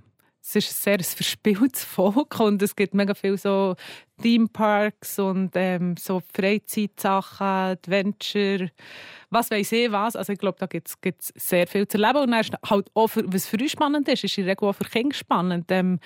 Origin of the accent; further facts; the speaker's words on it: Switzerland; ich komme aus der Schweiz.